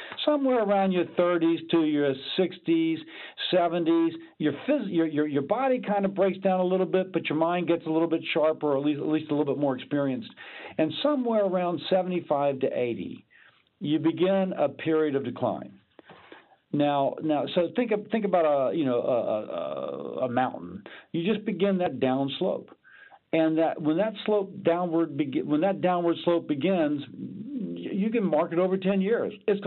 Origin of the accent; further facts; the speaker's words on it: Louisiana, United States; And for me, I'm from Louisiana. I mean, New Orleans, great musical tradition.